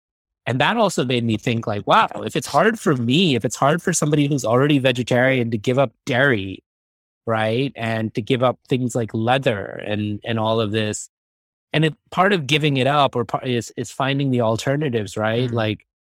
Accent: New York City, New York, United States; growing up in New York City, it was like my food pyramid was basically like a big slice of pizza.

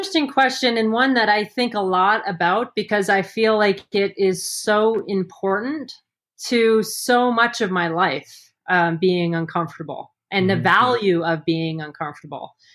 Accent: Saudi Arabia; I'm pretty sure like just growing up in Saudi was just, even though I might not have known it was exotic, it still felt exotic in some ways, you know?

